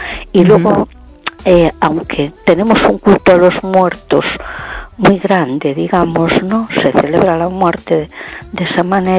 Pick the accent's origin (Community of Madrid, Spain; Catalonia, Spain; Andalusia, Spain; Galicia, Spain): Galicia, Spain; A Coruña; de Coruña.